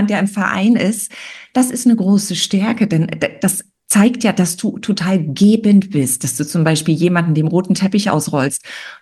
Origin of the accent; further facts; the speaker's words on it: East Germany, Germany; wir beide sind ja Wendekinder. Das heißt, wir stammen als Ostladies aus dem Osten.